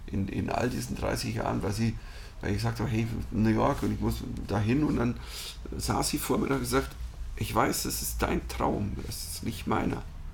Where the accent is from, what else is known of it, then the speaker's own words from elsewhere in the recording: Germany; Ich bin Deutscher, ich bin hier.